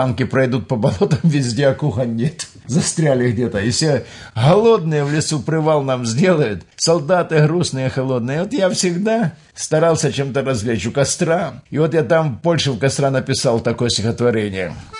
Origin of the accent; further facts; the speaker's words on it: Donetsk Oblast, Ukraine; moved away as an adult; Родился еще до войны, в 1934 году. Родился я в Донецкой области, город Лавайс такой есть, южный город.